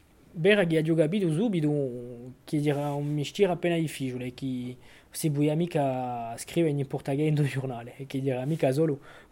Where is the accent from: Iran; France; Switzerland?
France; Saint-Florent, Corsica; qua, dunque sono di San Fiorenzo. Allora, sono andato a scuola in San Fiorenzo. Dopo ho seguito a Ugole, giù in San Fiorenzo, e ho continuato a Oligé, a Uvango, in Bastiglia.